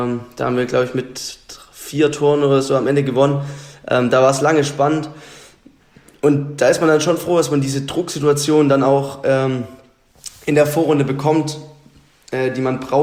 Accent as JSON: {"language": "German", "town": "Liechtenstein", "region": "Baden-Württemberg", "country": "Germany", "lives_now": "Berlin, Germany", "said": "Ich komme aus Liechtenstein, das ist ein Ort weiter zu Pfullingen."}